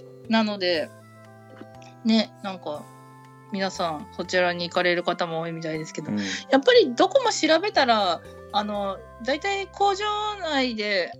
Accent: Hokkaido, Japan; 私はもう北海道人なんで、

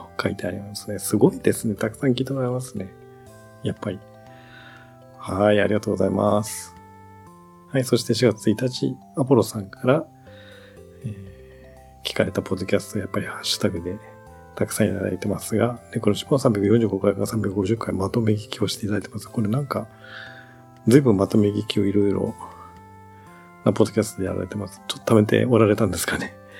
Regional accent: Shimane, Japan; ノドグロ、私の地元というかね、島根の方でも結構有名な高級魚に今はなってしまいましたけどね。だから田舎いる頃、ノドグロ食べたことなかったんですけどね。

